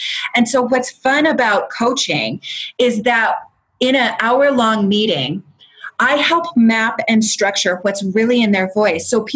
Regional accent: Iowa, United States; because I'm from Iowa. I did my undergraduate at Iowa

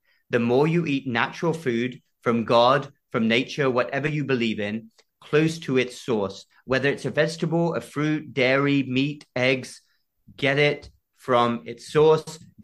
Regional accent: United Kingdom; I'm a proud citizen. I want America to win. I want the UK to win. I'm a Brit as well.

